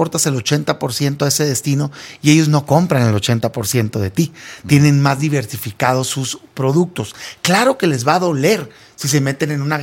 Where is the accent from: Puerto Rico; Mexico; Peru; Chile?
Mexico; Nosotros como mexicanos también debería ser nuestra máxima prioridad el acabar con el crimen organizado en este país